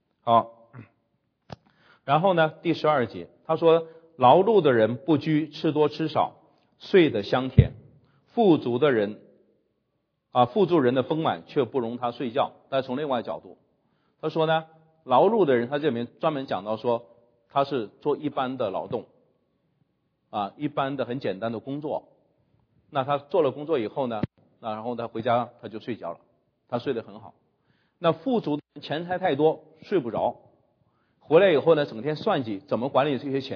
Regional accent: China

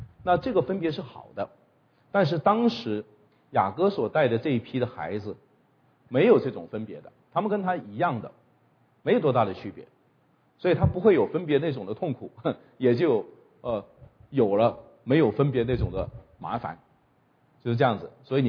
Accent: Jiamusi, Heilongjiang, China; 我老家是佳木斯的，啊，在过去的年代，这个佳木斯的名声是非常不好的，因为出小偷、出强盗。

